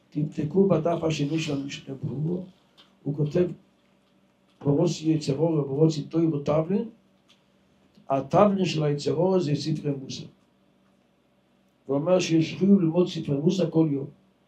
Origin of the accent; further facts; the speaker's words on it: Jerusalem, Jerusalem District, Israel; אנחנו ירושלמי נוהגים שנשים שלנו הולכים למטפחת